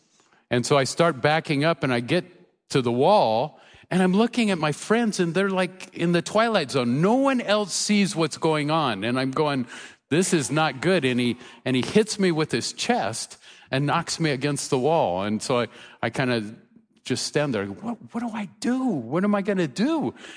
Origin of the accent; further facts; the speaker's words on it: Portland, Oregon, United States; I grew up in Portland, Oregon. I came out of a horrible background.